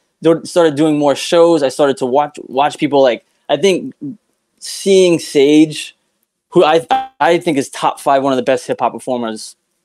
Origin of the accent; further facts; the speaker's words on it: Rhode Island, United States; I grew up in Rhode Island, but I think the furthest I went to Disney World once